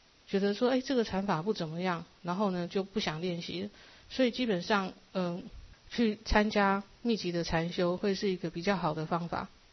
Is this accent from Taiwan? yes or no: yes; Taiwan; 我们台湾人到那边花很多的这个金钱时间啊，还有环境上的这个不适应